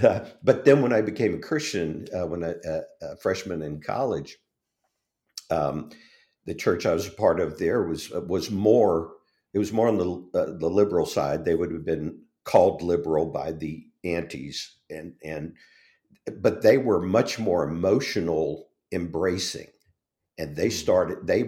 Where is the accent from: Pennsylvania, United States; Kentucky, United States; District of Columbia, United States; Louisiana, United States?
Louisiana, United States; But soon I learned about rock and roll, and I'm from South Louisiana.